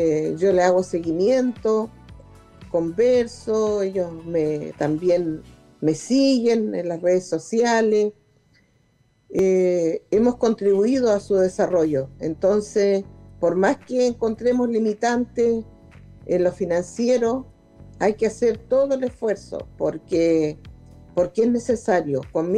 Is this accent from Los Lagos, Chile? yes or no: yes; Los Lagos, Chile; pero no importaba porque yo soy chilota